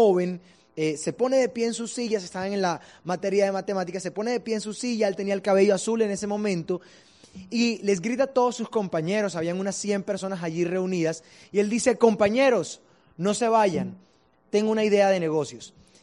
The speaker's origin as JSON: {"language": "Spanish", "town": "Barranquilla", "region": "Atlántico", "country": "Colombia", "tie": "born there", "said": "Nací en Barranquilla, nada extraño"}